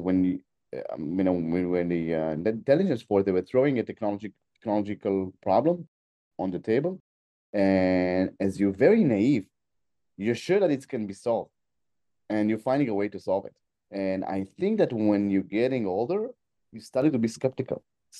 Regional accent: Israel; English is a second language; I'm based in Israel. I was born in Israel. I was raised in Israel.

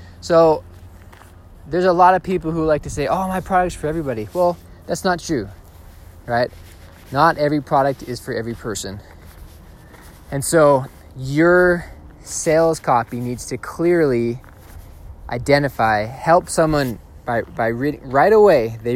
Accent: Boston, Massachusetts, United States; I grew up in the Boston area, so he was in Hingham, Massachusetts. He was a guy we like to follow growing up.

